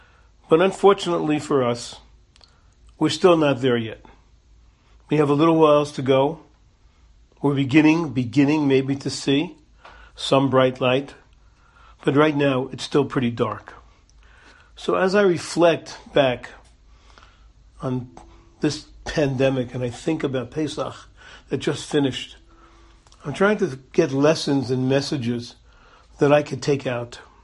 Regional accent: Brooklyn, New York, United States; I remember when I grew up in Crown Heights. It was a beautiful little park called the Brooklyn Botanic Gardens.

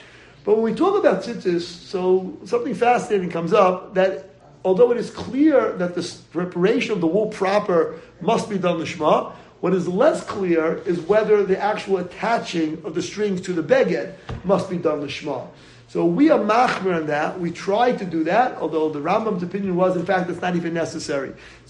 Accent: Riverdale, New York, United States; so I grew up in Riverdale. Riverdale at the time was a small Jewish community, you know, back in the late 60s, early 70s.

